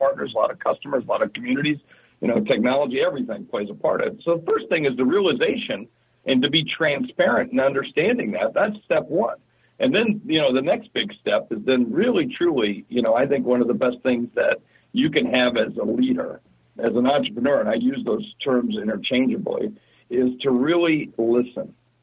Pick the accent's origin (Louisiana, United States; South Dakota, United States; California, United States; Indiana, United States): South Dakota, United States; I'm from South Dakota. You know, we were born with guns.